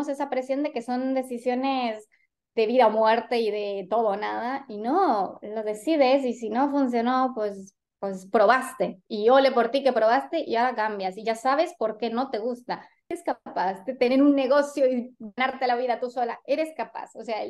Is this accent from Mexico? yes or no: yes; Mexico; yo nací en México, pero mi familia es de España y yo viví en México toda mi infancia y todos los veranos iba a visitar a mi familia.